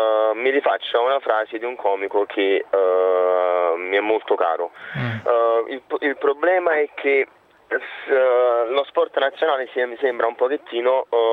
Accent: Naples, Campania, Italy; now in Lombardy, Italy; io lavoro in 4 regioni d'Italia, sono di Napoli, adesso mi trovo in Lombardia, sì. A Grassoglio.

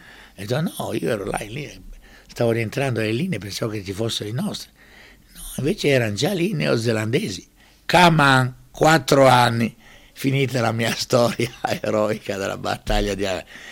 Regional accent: Dubrovnik, Dubrovnik-Neretva County, Croatia; born there; E sono nato a Ragusa, quello che adesso viene chiamato Dubrovnik, ma quando sono nato io, sulle carte geografiche, era ancora Ragusa.

